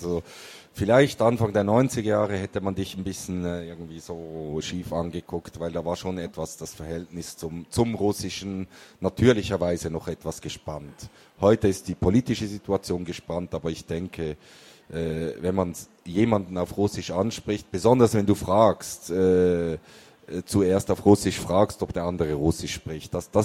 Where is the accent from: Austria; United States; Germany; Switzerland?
Switzerland; Als Schweizer spricht man eigentlich nie Deutsch in diesem umgangssprachlichen Ton.